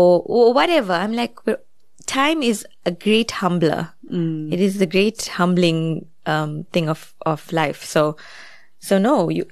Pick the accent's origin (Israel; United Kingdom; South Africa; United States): South Africa; I came all the way from South Africa.